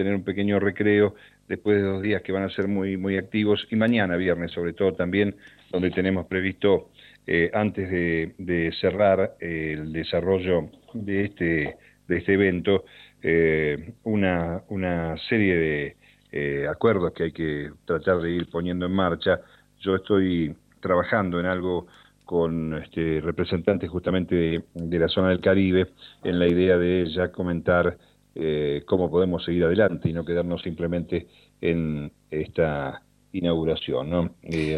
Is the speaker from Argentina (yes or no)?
yes; Argentina; Hay una costumbre complicada para nosotros que somos argentinos, que comemos alguna cosa muy rápida sobre el mediodía.